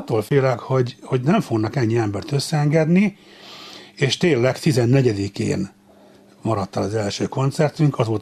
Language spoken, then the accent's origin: Hungarian; Budapest, Hungary; born there; Ugye azt nem sokan tudják, hogy én Zuglóba születtem.